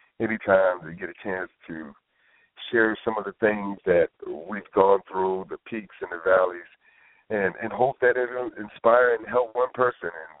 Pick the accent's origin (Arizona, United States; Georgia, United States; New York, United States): Georgia, United States; Savannah; where I grew up in Savannah, Georgia, and the projects of Fellwood Homes, and then we ended up moving towards Tatumville